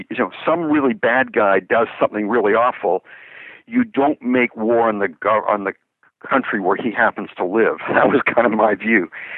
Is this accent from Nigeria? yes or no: no; Canada; now in United States; I mean, when I moved to this country from Canada in the early 70s, I saw America as the land of the free.